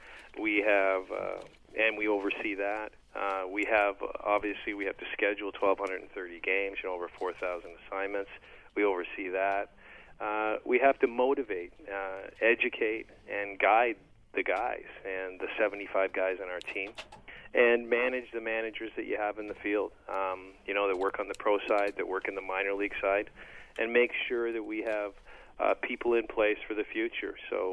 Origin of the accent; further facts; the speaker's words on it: Ontario, Canada; I grew up in Northern Ontario and, you know, played hockey as a kid on the outdoor rinks